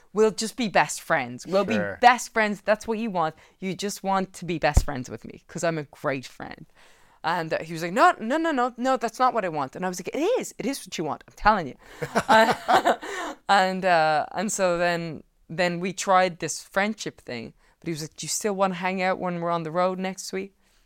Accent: Ireland; Like, so I'm Irish, right?

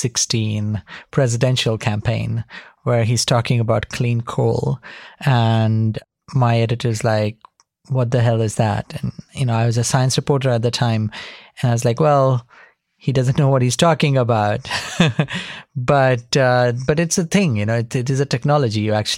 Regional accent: India; You know, I grew up in India.

